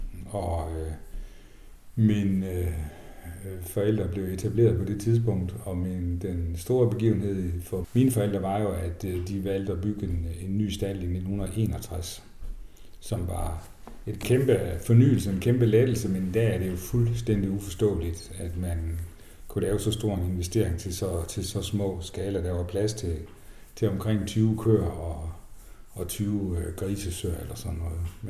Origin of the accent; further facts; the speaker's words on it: Vildbjerg, Central Denmark Region, Denmark; born there; Jeg er født nede ved Vildbjerg, her mellem Holstebro og Herning, på en ganske almindelig gård, med begge forældre hjemme på bedriften